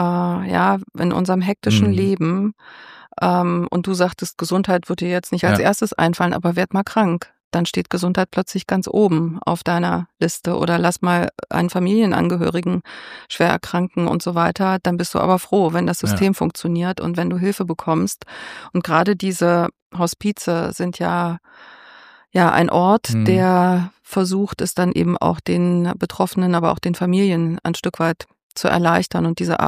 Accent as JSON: {"language": "German", "region": "Thuringia", "country": "Germany", "said": "Ich bin ein Landei. Ich komme aus Thüringen, vom Land."}